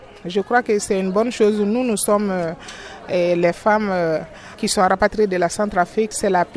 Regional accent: Mali; chez nous au Mali.

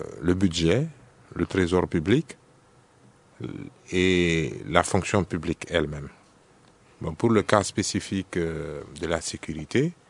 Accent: Mali; Comme on le dit chez nous au Mali, c'est le papier qui est tout.

